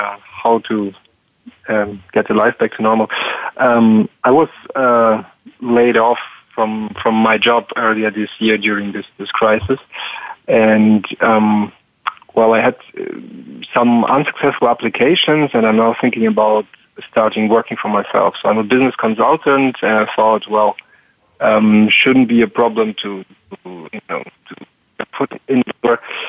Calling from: Cologne, North Rhine-Westphalia, Germany; I'm calling from Cologne today.

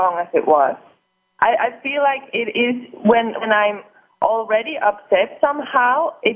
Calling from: Switzerland; I'm calling from Switzerland.

